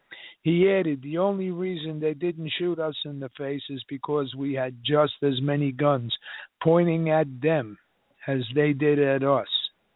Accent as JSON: {"language": "English", "region": "New York", "country": "United States", "accent": "New York", "said": "Of course, my New York accent scared them off."}